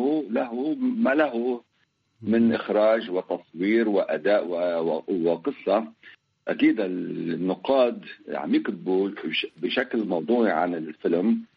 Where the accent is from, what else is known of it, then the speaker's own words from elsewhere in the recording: Lebanon; عندنا بلبنان يعني الدولة ما دعمت